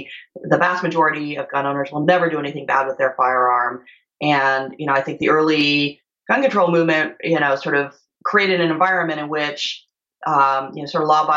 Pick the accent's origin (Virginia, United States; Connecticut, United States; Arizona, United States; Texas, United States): Virginia, United States; So the gun control activist in my home state of Virginia is the mom of a girl who was shot at Virginia Tech.